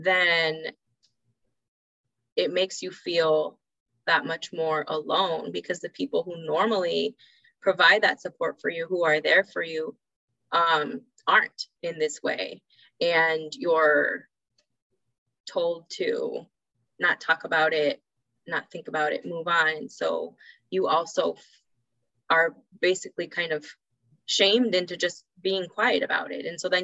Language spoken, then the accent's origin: English; Honduras; I'm from Honduras, and they say that the Honduran healthcare system is 50 years behind.